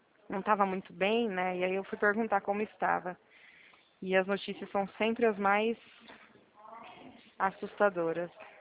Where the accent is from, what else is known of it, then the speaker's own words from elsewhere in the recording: São Paulo, Brazil; a gente é do interior de São Paulo, né?